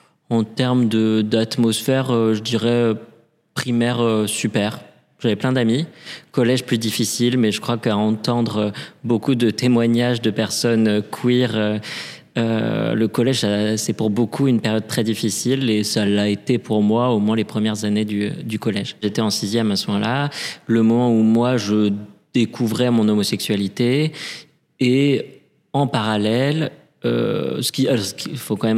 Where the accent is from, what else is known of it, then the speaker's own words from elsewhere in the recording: Paris, Île-de-France, France; J'ai grandi à Paris, je suis né à Paris et j'ai vécu à Paris toute mon enfance, mon adolescence et même mes études post-bac.